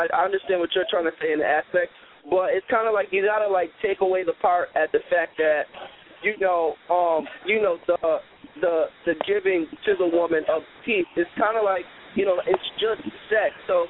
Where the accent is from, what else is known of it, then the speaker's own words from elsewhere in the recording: Rochester, New York, United States; I'm not from Buffalo myself. I'm actually from Rochester.